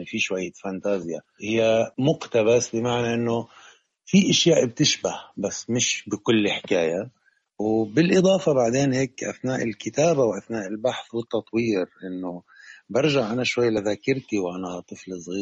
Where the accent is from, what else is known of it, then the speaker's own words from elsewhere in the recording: Palestine; في أشياء كتير تغيرت بعلاقتنا كلنا مع بعض كفلسطينيين